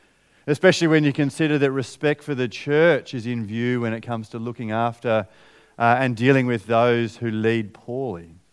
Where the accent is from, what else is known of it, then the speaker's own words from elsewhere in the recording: Australia; I love being Australian, but it is very different than the way other people work.